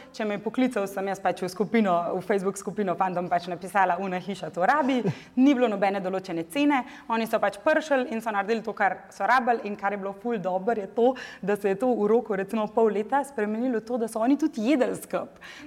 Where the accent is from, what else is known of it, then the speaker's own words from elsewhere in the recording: Brod, Central Slovenia, Slovenia; Jaz sem iz Broda. Ko smo ravno prav ven iz Ljubljane